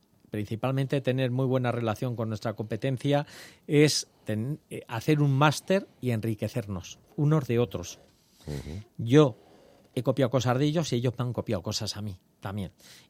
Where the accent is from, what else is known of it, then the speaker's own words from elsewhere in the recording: Castilla-La Mancha, Spain; soy manchego, entonces soy muy cabezón a la hora de pelear y luchar las cosas.